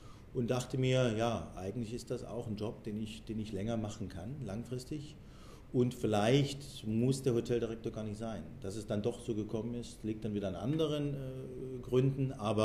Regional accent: Dresden, Saxony, Germany; Ja, ich bin im schönen Elbflorenz geboren, in Dresden. Und vor über 40 Jahren, bin also jetzt 42 und Dresden ist meine Heimatstadt.

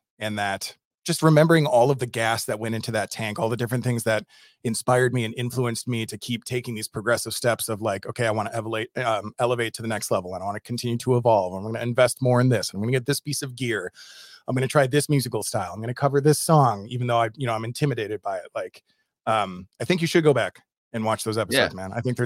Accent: Madison, Wisconsin, United States; And I grew up in Madison, outside of Madison, Wisconsin.

